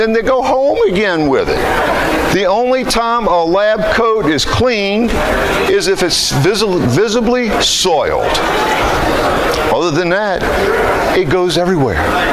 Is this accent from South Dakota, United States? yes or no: no; New Orleans, Louisiana, United States; I'm the director of healthcare for SSS. I'm from New Orleans, so if I talk too fast for y'all, let me know